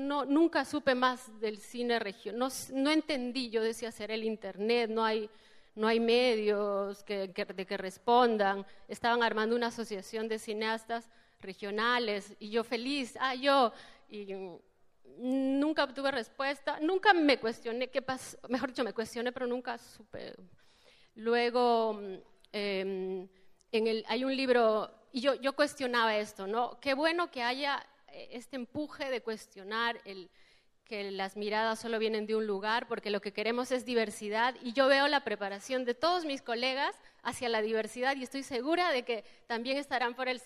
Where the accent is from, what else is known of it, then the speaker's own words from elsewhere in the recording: Cusco, Peru; Eso yo sí lo siento como cusqueña, como la historia está contada desde muy pocos puntos de vista